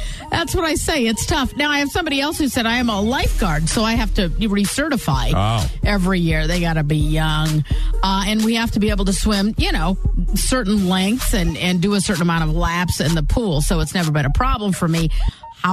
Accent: Chicago, Illinois, United States; now in California, United States; I was born in Chicago but moved to California about 10 years ago.

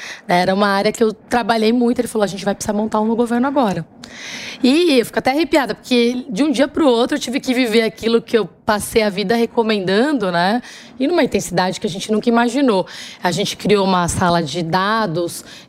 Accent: São Paulo, Brazil; born there; now in Alto de Pinheiros, Brazil; Porque hoje eu moro em Alto de Pinheiros, que é mais ou menos 20 quilômetros de onde eu nasci.

